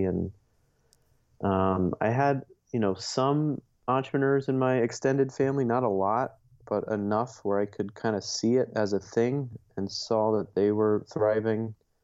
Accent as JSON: {"language": "English", "town": "Dayton", "region": "Ohio", "country": "United States", "tie": "born or raised there", "moved": "as an adult", "lives_now": "Chicago, United States", "said": "So, born and raised in Dayton, Ohio. One of three boys growing up. I'm the oldest of three. Moved to Chicago in after school, so 2001-ish, I think."}